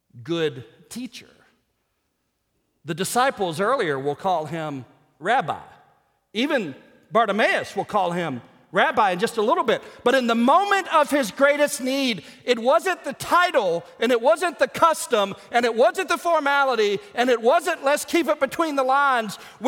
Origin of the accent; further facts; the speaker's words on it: United States; We're American Christians. We're very casual about it.